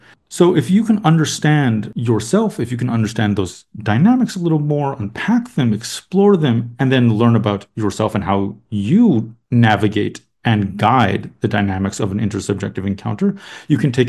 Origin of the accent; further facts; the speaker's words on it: Canada; now in United States; So as you mentioned, I'm from Canada originally, although I quickly came down to the United States.